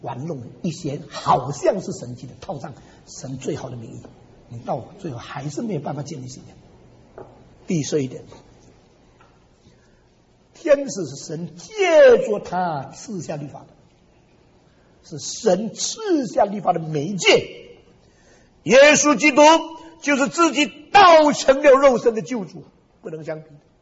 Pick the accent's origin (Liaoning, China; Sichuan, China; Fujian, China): Fujian, China; Xiamen; moved away; 前两年我回到厦门去，不是前年，去年，因为我五十年离开我的家乡没有回去过，所以故意到了1999年，我离开厦门五十年那一年